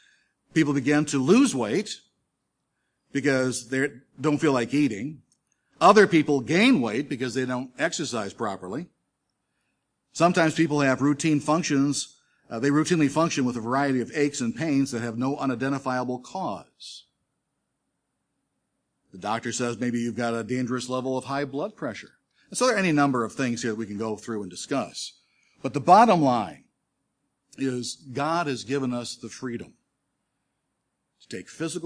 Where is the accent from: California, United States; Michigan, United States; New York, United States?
Michigan, United States; Detroit; So I went back home to my hometown of Detroit, Michigan, and got a job like what you do.